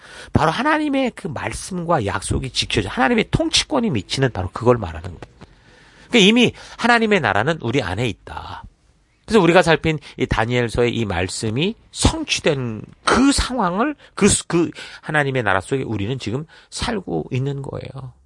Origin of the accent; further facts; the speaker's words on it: South Korea; 내가 한국 사람이라서 여기 교통법도 모르고 운전했다간 다 죽는 거예요.